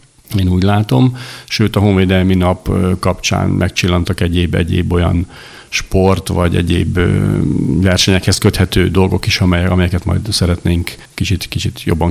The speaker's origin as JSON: {"language": "Hungarian", "country": "Hungary", "tie": "born or raised there", "said": "Hát mi ott nőttünk fel a Tisza mellett"}